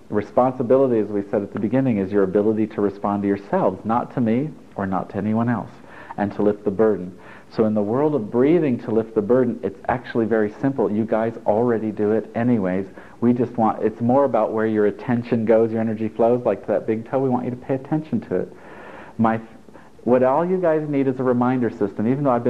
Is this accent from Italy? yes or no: yes; Italy; English is a second language; now in United States; Bear in mind, I grew up in Italy, so I might be wrong. I might have a misinterpretation of American history